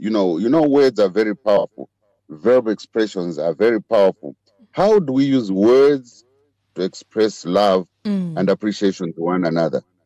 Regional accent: Malawi; You know, I'm from Malawi. I'm actually in Malawi right now.

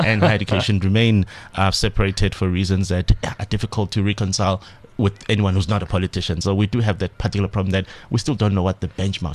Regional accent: South Africa; once they've set up that spaza shop and I'm sitting across the road as a South African, I'm thinking

